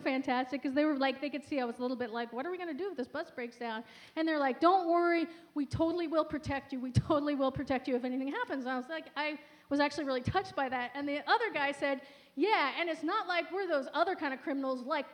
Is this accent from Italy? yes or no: no; Chicago, Illinois, United States; born there; I was born in Chicago, and so I went to Cook County to get it, replaced.